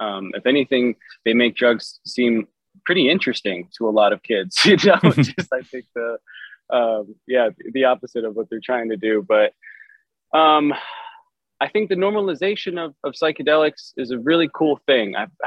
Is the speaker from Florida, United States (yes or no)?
no; Chicago, Illinois, United States; now in Portland, United States; But I'm born and raised in Chicago, and it was a huge culture shock even 3 years ago for me to come to Portland